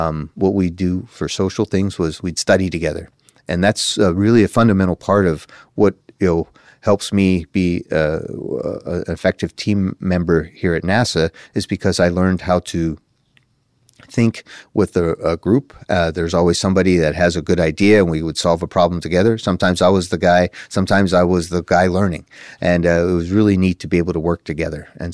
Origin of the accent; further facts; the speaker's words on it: Pittsburgh, Pennsylvania, United States; I was born in Pittsburgh itself. Grew up in the north boroughs part of Pittsburgh, if anyone knows where that is, Ben Avon, Emsworth.